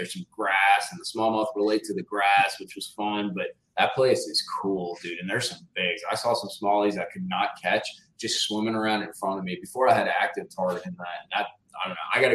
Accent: Wisconsin, United States; Southern Wisconsin, just north of Milwaukee.

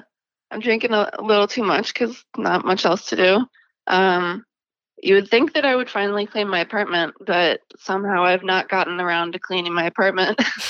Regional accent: Cincinnati, Ohio, United States; I'm from Cincinnati, Ohio. I'm a bartender.

